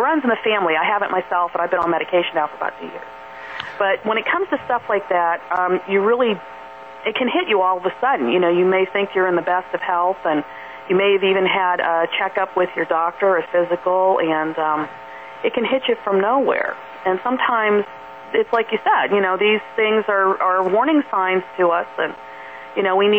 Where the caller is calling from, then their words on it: Columbus, United States; Hi, Kevin. … from Columbus.